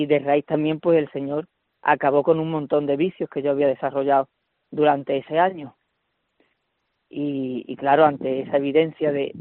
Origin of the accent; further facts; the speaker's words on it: Huelva, Andalusia, Spain; volví a Huelva, que es de donde soy